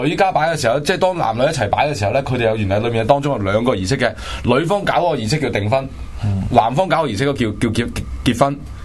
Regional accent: Hong Kong; 我哋香港人其实冇咗

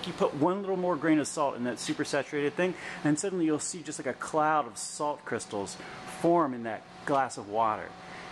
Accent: Worcester, Massachusetts, United States; This is before there was a Worcester Veg Fest, and you would say, oh, I'm from Worcester.

